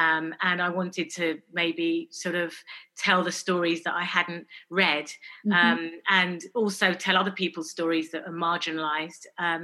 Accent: London, United Kingdom; growing up in London and feeling, you know, slightly, you know, that we were slightly different from other families. You know, when I got to secondary school, my parents moved us out towards Essex for a bit more space.

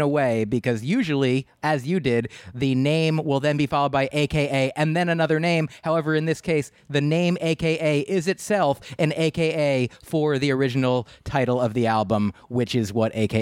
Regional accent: New Jersey, United States; I grew up in New Jersey.

